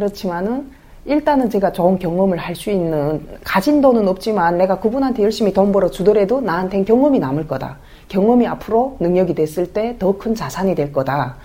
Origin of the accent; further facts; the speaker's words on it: North Korea; now in South Korea; 우리 부부는 북한에서 온 부부다. 한국에 아는 사람 한 명 없고